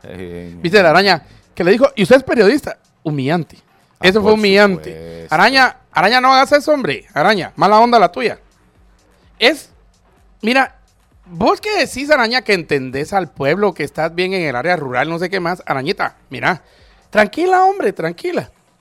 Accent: Chimaltenango, Guatemala; En mi pueblo son impresentables todos los candidatos, vos. Es de verlos, es una vergüenza ajena que me da por mi pueblo, por Chimaltenango.

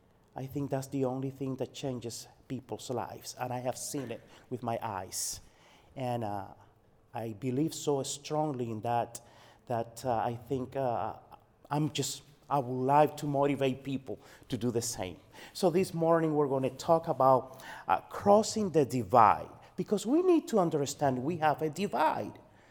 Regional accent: Cuba; English is a second language; moved away as an adult; now in United States; I'm from Cuba. I was born and grew up in Cuba until I was 19 years old. I came to America 30, should I say that? 35 years ago.

